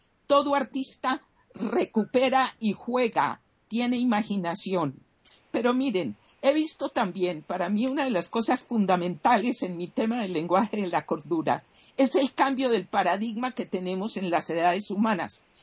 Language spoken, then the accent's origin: Spanish; Colombia; En mi país, aquí en Colombia, en comienzos del siglo XX